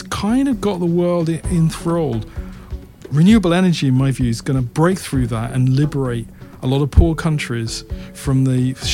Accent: London, United Kingdom; growing up in London, probably felt a bit of an outsider.

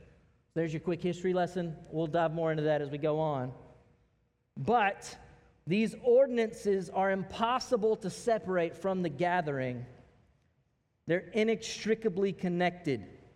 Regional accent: the South, United States; You could tell I'm from the South.

